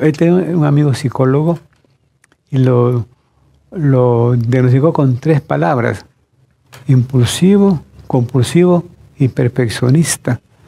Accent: El Salvador; Ciertamente, en mi país somos 7 millones de habitantes dentro.

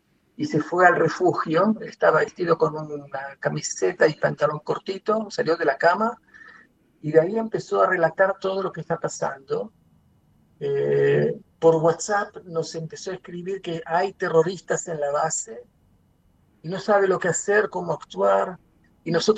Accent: Argentina; Yo soy argentino con nacionalidad y él también.

